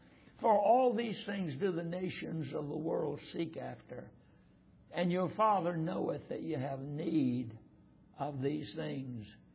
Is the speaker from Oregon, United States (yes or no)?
no; Roxboro, North Carolina, United States; I was raised in Roxboro, North Carolina. And we used to sing a song quite frequently in our church.